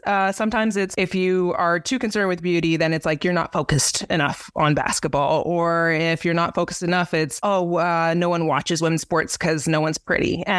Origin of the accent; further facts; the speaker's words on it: Canada; now in Indianapolis, United States; This is where I kind of like made home base being from Canada.